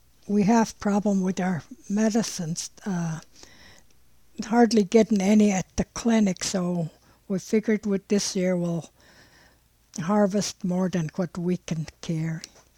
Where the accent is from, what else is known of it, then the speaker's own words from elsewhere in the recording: Nanwalek, Alaska, United States; from Nanwalek. I'm in Nanwalek. It's 20 miles out of Homer.